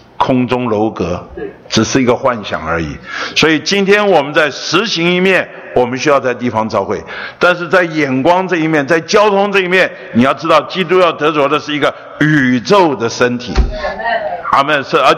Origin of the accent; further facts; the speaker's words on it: Beitou, Taipei, Taiwan; 我说是，还在北投。因为我出生在北投，长大在北投，老了还在北投